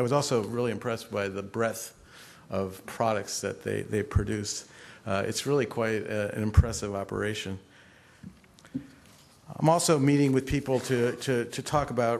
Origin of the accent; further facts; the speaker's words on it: New Jersey, United States; with a subsidiary of facilities in my home state of New Jersey and upstate New York.